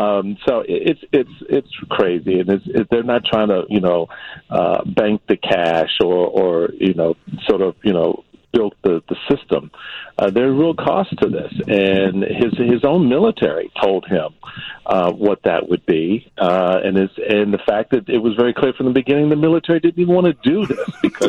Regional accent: Washington, District of Columbia, United States; I grew up in the District of Columbia.

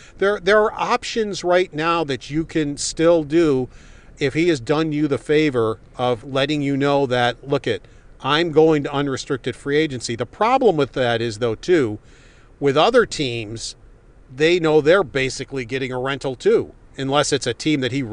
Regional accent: Buffalo, New York, United States; The bartender knew I was from Buffalo and mentioned it.

